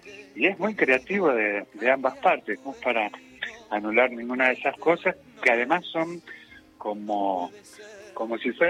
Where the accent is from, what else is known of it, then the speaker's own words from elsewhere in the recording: La Matanza, Buenos Aires Province, Argentina; also born or lived in Villa Lynch; Yo soy de La Matanza, así que imagínate que tengo un poco de... Es más, nací en Villa Lynch, en el partido de San Martín, pero después me crié en La Matanza.